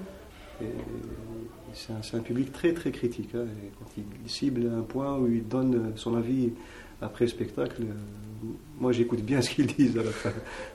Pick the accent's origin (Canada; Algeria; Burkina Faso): Algeria; je ne le dis pas parce que je suis algérien